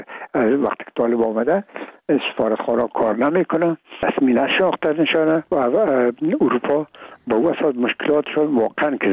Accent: Afghanistan; ما افغان هستیم

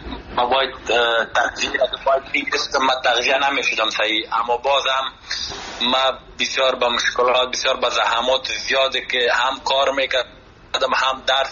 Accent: Afghanistan; چون خودم از افغانستان آمدم دیجه به مسابقات

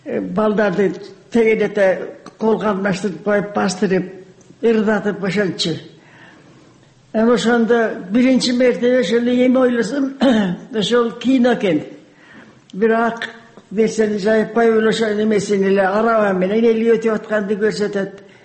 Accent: Karakol, Issyk-Kul Region, Kyrgyzstan; also born or lived in China; Мен кичине кезимде шаарда туруп, Каракол шаарында туруп турабыз.

